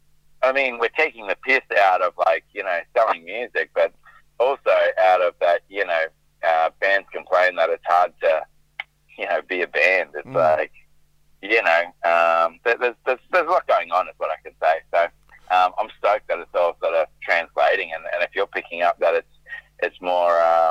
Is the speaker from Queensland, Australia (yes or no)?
yes; Queensland, Australia; And we are from Queensland. We're from the Sunshine State.